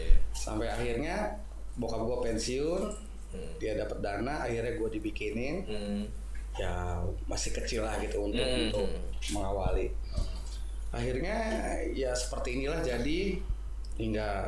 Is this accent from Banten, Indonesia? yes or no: yes; Serang, Banten, Indonesia; Nah, oke, kita berasal dari Serang ya.